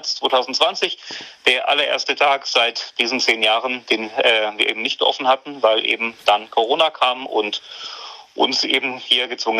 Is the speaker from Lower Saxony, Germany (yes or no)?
no; Nuremberg, Bavaria, Germany; ich bin 44. Ich habe den Großteil meines Lebens hier in Nürnberg gelebt, davor aber auch schon in der Gegend hier.